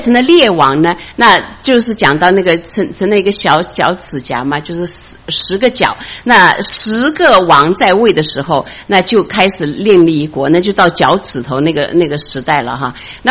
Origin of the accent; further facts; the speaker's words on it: China; 那现在我们中国人再进去一大批哈